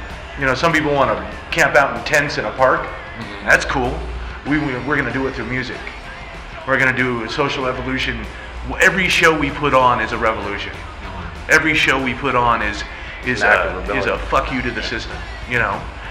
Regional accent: Salt Lake City, Utah, United States; I grew up here in Salt Lake, mm-hmm. and then I moved away, and then I came back 3 years ago

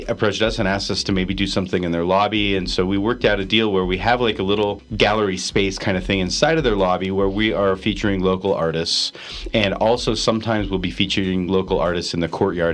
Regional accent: Ephraim, Utah, United States; I'm a total hick. I grew up in Ephraim, Utah

